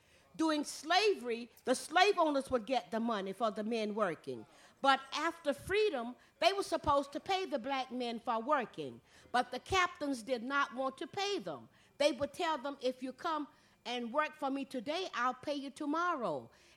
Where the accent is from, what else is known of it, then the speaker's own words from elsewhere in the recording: Georgia, United States; We're from Georgia, and the next state from Georgia coming south on 95 is what?